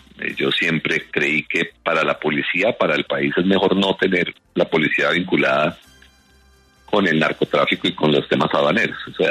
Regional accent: Colombia; Eso no le cabe en la cabeza a uno como colombiano.

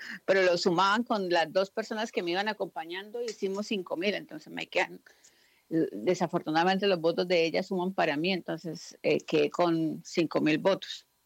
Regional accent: Bucaramanga, Santander, Colombia; moved away as an adult; Mira, yo llegué acá hace 21 años. Me vine a trabajar, me vine con dos amigas también de Bucaramanga.

